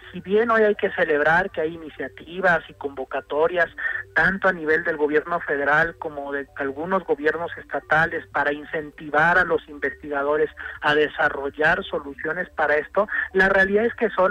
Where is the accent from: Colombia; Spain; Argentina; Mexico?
Mexico; Estamos también acostumbrados como mexicanos a que nos vienen a organizar